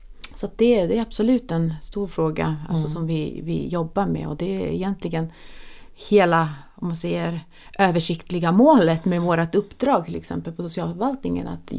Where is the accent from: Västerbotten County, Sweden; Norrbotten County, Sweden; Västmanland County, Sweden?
Västerbotten County, Sweden; jag är ju inte invandrare. Jag är född och uppväxt i Västerbotten och har liksom flera generationer. Alltså, vi gjorde en släktforskning och så finns vår generation ända fram till 1600-talet i de regionerna.